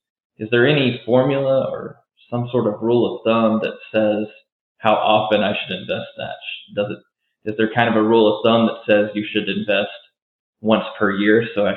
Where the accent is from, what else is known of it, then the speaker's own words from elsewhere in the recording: Memphis, Tennessee, United States; I'm from Memphis, Tennessee. I have a small portfolio. I own 3 short-term rentals here in Memphis